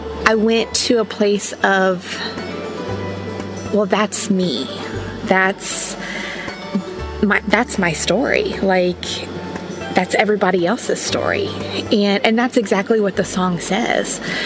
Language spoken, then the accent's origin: English; Indiana, United States; now in Burkesville, United States; I am originally from Indiana, just moved to Burkesville, Kentucky. That has been a big change for us.